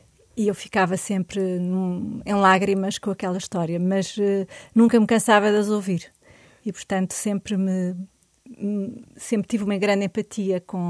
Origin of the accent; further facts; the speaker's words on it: Lisbon, Portugal; also born or lived in Vila Real de Santo António; Eu nasci em Vila Real de Santo António, não tenho memórias de lá porque os meus pais vieram viver para Lisboa e, portanto, vivemos sempre em Lisboa a maior parte do tempo.